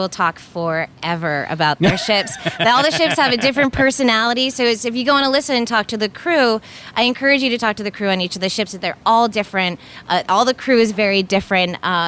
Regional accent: Rhode Island, United States; I grew up sailing in Narragansett Bay.

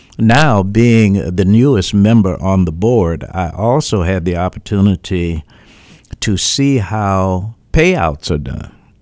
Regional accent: Chicago, Illinois, United States; now in Kansas City, United States; my hometown, Chicago, Illinois, and here in Kansas City, Missouri.

